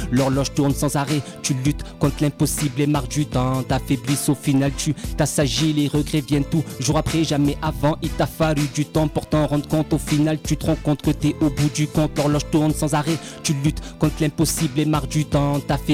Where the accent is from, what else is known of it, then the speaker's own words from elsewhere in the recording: Marseille, Provence-Alpes-Côte d'Azur, France; moi je suis de Marseille, je vais dire les Marseillais, automatiquement, c'est sûr